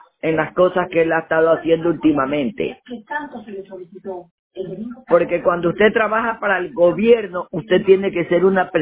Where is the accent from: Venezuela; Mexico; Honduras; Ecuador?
Ecuador